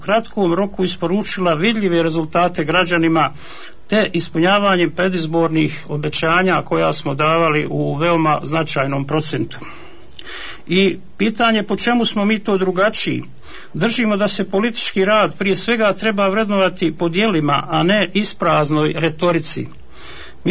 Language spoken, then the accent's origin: Bosnian; Budoželje, Zenica-Doboj Canton, Bosnia & Herzegovina; born there; magistar sam šumarskih nauka, rođen sam na Budoželju 1971. godine